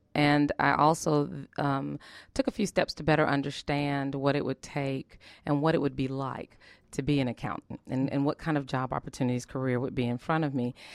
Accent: Atlanta, Georgia, United States; also born or lived in Frankfurt, Germany; So Atlanta really, I call it home.

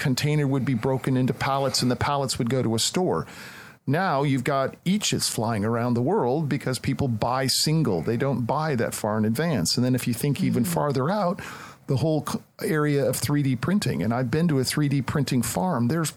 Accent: Edina, Minnesota, United States; I grew up in Minneapolis, Minnesota, a suburb called Edina. And in my high school, everyone was Scandinavian, right?

